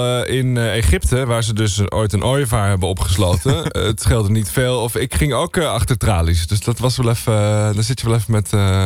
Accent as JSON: {"language": "Dutch", "country": "Netherlands", "said": "ik kom uit Nederland, ik ben een schrijver."}